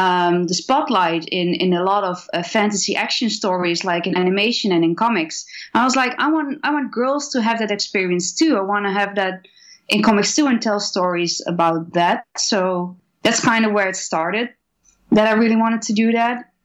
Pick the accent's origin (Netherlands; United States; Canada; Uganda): Netherlands; Because I'm from the Netherlands, it's very different perspective.